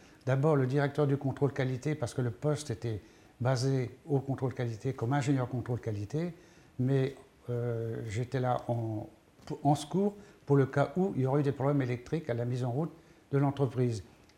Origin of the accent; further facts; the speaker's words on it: Quimper, Brittany, France; born there; Je suis né à Quimper en 1940. Et mes grands-parents étaient originaires de Trégourès. C'est relativement proche de Quimper, à 25 km environ.